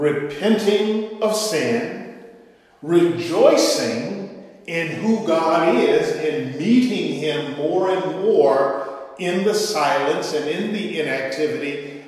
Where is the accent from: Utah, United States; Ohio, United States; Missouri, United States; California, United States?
Ohio, United States; Cleveland; And we just gathered in my hometown of Cleveland, Ohio, to celebrate his 80th birthday